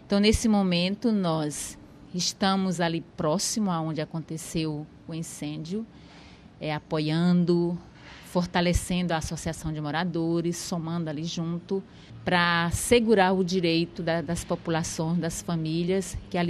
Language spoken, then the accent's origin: Portuguese; Maranhão, Brazil; moved away; Eu sou religiosa da Congregação das Irmãs Catequistas Franciscanas, eu sou nordestina, filha do Maranhão, e uns 12, 15 anos eu estou aqui na região norte.